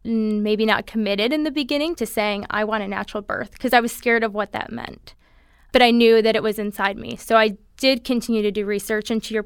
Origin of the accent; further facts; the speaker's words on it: Holland, Michigan, United States; now in California, United States; I grew up in Michigan, in Holland, Michigan, on the west side of the state, and we moved out to California about 7 years ago.